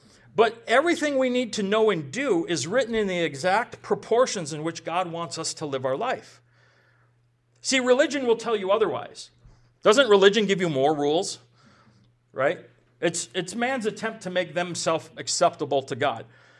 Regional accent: Minnesota, United States; I'm from Minnesota. 98% of the state's Christian.

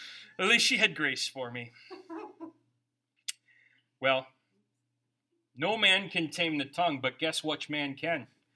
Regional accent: United States; Oh, I'm an American. We do none of that.

